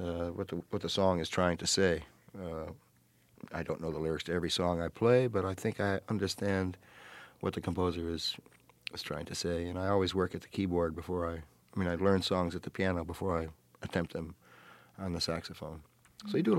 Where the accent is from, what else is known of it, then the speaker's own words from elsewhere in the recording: United States; I was quite ready to come back and tackle the responsibility of being an American musician, of which I'm quite proud to be an American musician.